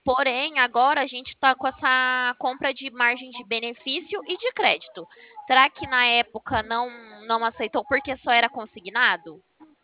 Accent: Limeira, São Paulo, Brazil; Eu sou aqui de Limeira, São Paulo.

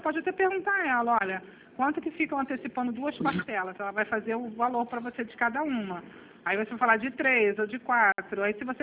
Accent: Nova Iguaçu, Rio de Janeiro, Brazil; eu sou aqui de Nova Iguaçu mesmo

